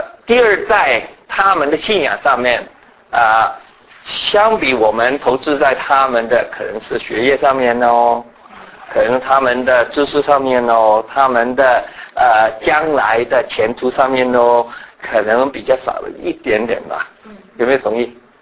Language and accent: Chinese; Fujian, China; 我说我应该是懂得就是台湾话，因为我是福建人。他也不知道我是福建人嘛